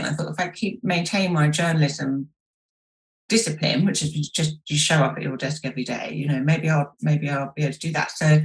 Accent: London, United Kingdom; I grew up in London

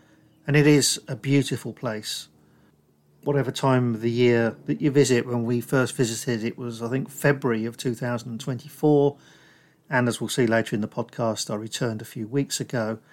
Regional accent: Northampton, East Midlands, United Kingdom; I like to come and find the graves of men from my hometown of Northampton.

